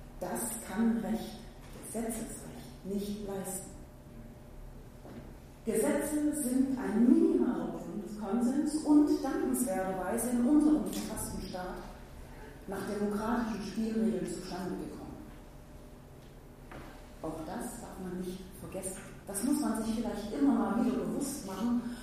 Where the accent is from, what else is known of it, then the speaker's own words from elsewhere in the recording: Saxony, Germany; ich stamme aus dem Tal der Verdunten, also die Dresden war nicht weit, Westfernsehen gab es leider nicht so oft.